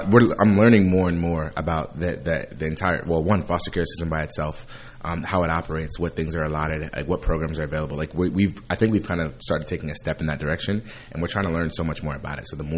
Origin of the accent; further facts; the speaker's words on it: Trenton, New Jersey, United States; So we grew up in Trenton, so we really didn't – it wasn't too much other world exposure that we were getting.